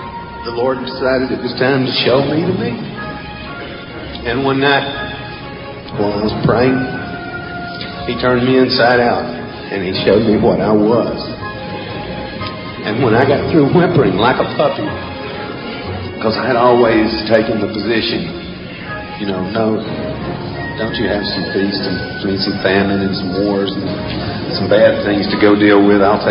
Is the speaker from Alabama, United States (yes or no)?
yes; Dauphin Island, Alabama, United States; I'm from Dauphin Island. I'm 43 years old. Fix me 43 years old. And I wasn't raised in a church.